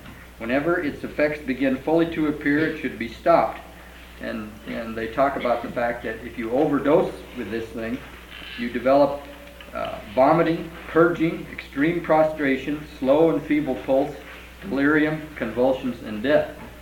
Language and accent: English; Spokane, Washington, United States; I'm a physician from Spokane, Washington